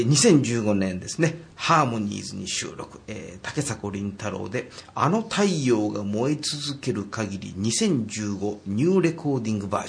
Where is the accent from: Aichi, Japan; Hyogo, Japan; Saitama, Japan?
Hyogo, Japan; Himeji; 僕は一応出身が姫路ってところなんですけども、